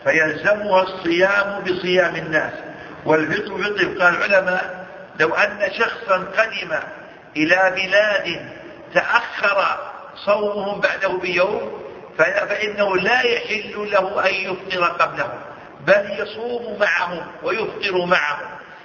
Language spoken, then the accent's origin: Arabic; Saudi Arabia; لأن بلادنا الحجاز منطقة والجنوب منطقة والشمال